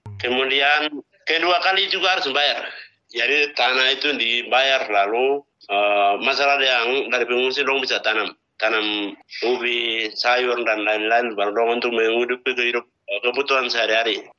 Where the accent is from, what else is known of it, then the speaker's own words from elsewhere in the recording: Nduga, Highland Papua, Indonesia; Saya dari Nduga.